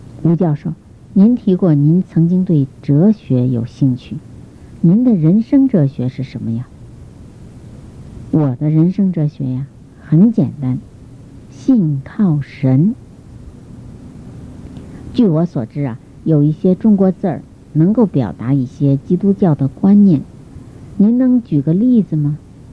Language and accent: Chinese; Philippines; moved away; also born or lived in Quanzhou, China; 我是在中国福建省的泉州出生的。我3岁左右，我们全家搬到菲律宾，我是在那边长大的。